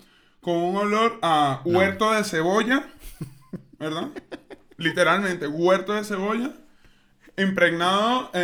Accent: Venezuela; Sí, porque soy venezolano.

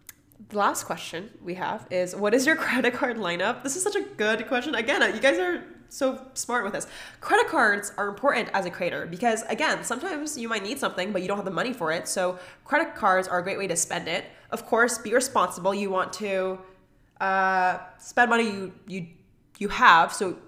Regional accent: Washington, United States; I'm originally from Washington, so like I've just been back and forth.

